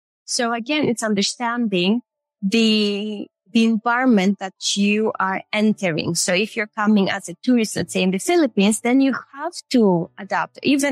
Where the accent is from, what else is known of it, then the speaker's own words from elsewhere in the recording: Greece; I am half Filipina, but I was born and raised in Greece. So I do tend to behave in a more Greek way.